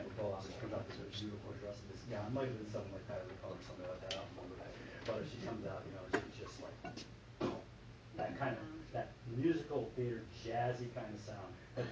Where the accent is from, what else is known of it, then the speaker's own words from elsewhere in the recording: Illinois, United States; We're from Illinois. We've been out here our whole married life